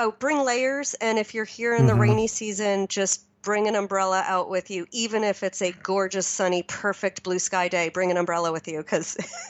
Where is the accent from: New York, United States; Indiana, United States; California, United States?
New York, United States; I grew up in New York. Like, there's glass everywhere.